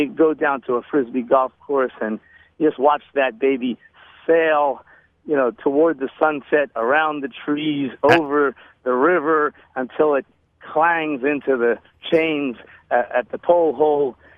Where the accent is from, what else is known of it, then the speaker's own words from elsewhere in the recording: Philadelphia, Pennsylvania, United States; Now, I come from America, and America is fantastic in a lot of ways.